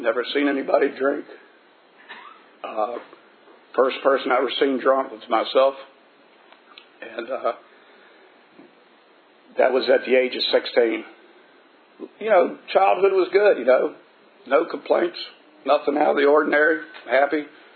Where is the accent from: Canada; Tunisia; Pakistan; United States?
United States; Nokesville, Virginia; I was born and raised in Noakesville, Virginia. I was the second to last of nine kids.